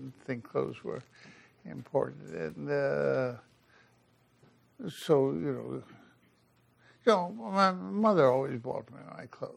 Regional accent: Midwest, United States; No, I was just someone from the Midwest. You know, so I had no veneer of civilization.

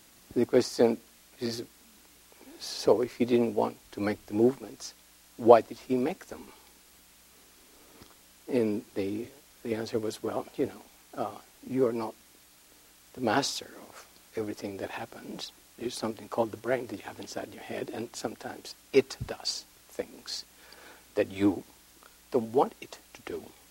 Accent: Bogotá, Colombia; moved away as an adult; now in United States; Yes, well, I was born in Bogota, in Colombia. I studied high school, and I did medicine there, and then came to the States about 45 years ago.

